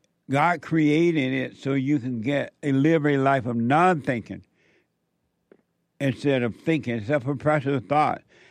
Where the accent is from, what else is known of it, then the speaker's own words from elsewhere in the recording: Alabama, United States; like when I grew up in Alabama, but that's not who I am.